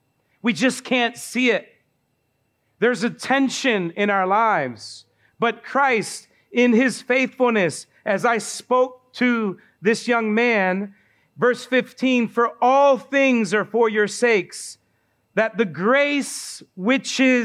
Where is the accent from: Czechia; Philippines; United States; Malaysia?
United States; Baltimore, Maryland; By the way, I don't know if we said, but we're from Baltimore. That's where we live when we're in the States.